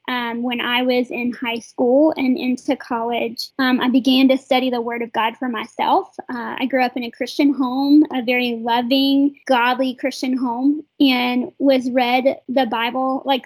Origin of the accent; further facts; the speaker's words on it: North Carolina, United States; And we are from North Carolina. We live in Boone